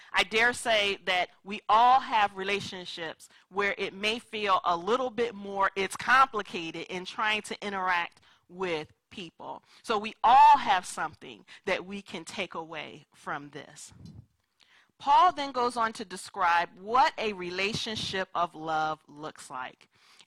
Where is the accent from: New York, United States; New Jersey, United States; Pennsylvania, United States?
Pennsylvania, United States; Philadelphia; So I'm from Philadelphia, but both sides of my family are from South Carolina. So we are Southern people at heart.